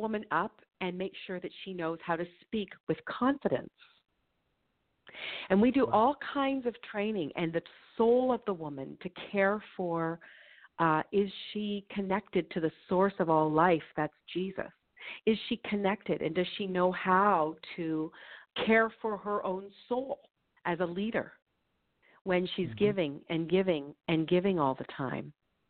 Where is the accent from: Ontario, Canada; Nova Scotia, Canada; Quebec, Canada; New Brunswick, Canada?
Ontario, Canada; Toronto; So I grew up in Toronto in Canada, and I graduated from the University of Toronto